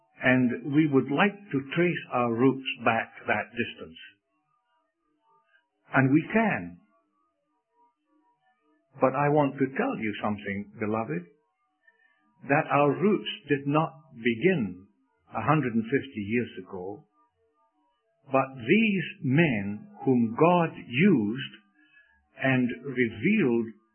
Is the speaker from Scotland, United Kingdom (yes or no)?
yes; Scotland, United Kingdom; accent: Scottish; I know that I'm a Scot, and you will know that by my dialect, I guess. I've lost a lot of it.